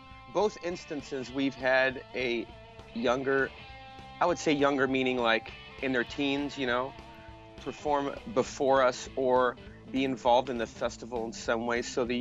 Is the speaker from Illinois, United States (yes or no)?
yes; Chicago, Illinois, United States; also born or lived in Rockford; I was born in Rockford, Illinois. Then we moved to Chicago when my father passed away.